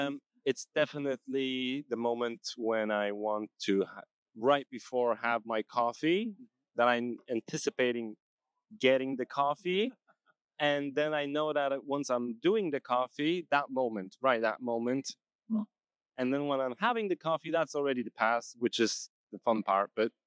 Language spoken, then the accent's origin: English; Poland; Yeah, I'm from Poland.